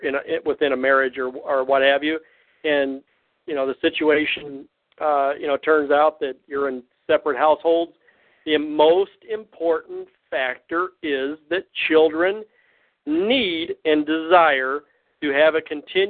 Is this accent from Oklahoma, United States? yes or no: no; Indiana, United States; since I'm a kid from Indiana.